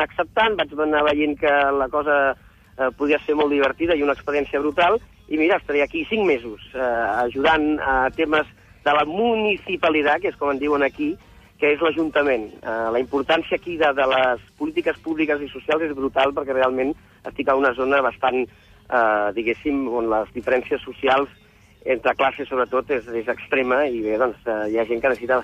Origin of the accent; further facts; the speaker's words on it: Barcelona, Catalonia, Spain; quan jo explico que sóc de Barcelona, Catalunya